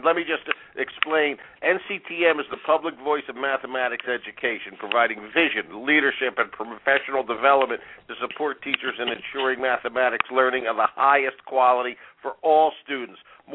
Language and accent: English; Philadelphia, Pennsylvania, United States; at the Reading Terminal Market in my hometown of Philadelphia.